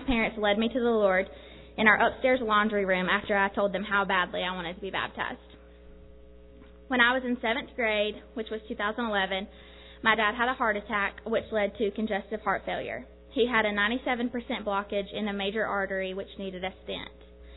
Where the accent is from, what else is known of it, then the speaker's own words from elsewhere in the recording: North Carolina, United States; also born or lived in Birmingham, Alabama, United States; My parents and I moved here in 2007 from Birmingham, Alabama, but North Carolina is always a place I will consider home. I made lifelong friends here, graduated high school, attended college